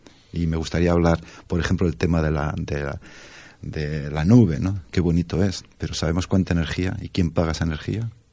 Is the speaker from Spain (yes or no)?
yes; Zaragoza, Aragon, Spain; El coste puede ser de Barcelona a mi tierra, Zaragoza